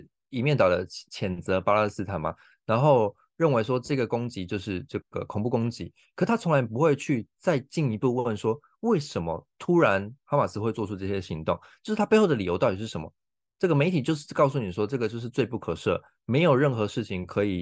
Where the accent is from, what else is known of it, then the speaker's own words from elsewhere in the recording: Taiwan; 我觉得也不是说我们台湾人好像就事不关己